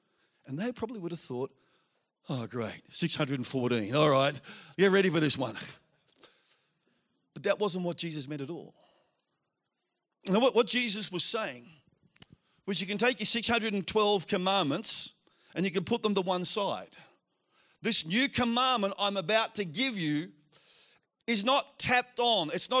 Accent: Lilydale, Victoria, Australia; And I've grown up in church. I grew up in Lilydale, which isn't that far from here, and grew up in Pentecostal churches.

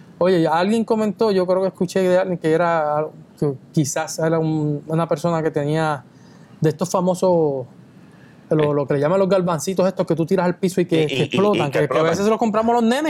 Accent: Aguadilla, Puerto Rico; yo soy de Aguadilla

